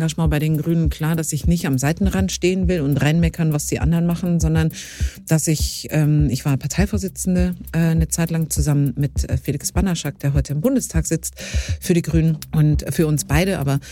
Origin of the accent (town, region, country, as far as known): Bavaria, Germany; born or raised there